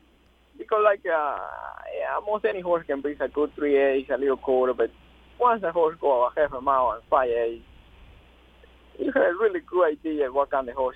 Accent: Guatemala; English is a second language; now in United States; where I come from, you know, it's a very small town, like, in the country, and we used to ride the horses

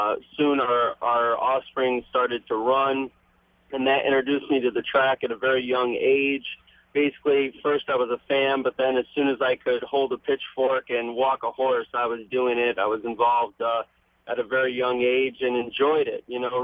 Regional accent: Newark, New York, United States; also born or lived in Clifton Springs; I was born in Clifton Springs. I grew up in Newark, New York, which is not far. And like Clifton, a very small town

